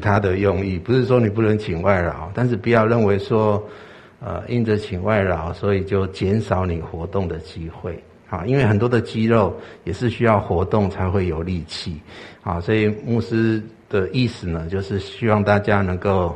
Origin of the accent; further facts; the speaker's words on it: Taiwan; 对我们这个从台湾来的就觉得很不习惯